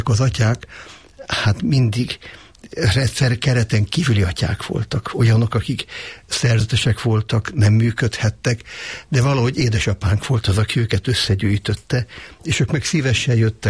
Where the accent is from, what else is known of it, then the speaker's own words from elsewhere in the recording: Budapest, Hungary; jelenleg az 5. generációban élünk a 8. kerületben, a tisztviselőtelepen. Ott születtem, ott nőttem föl 4 testvéremmel együtt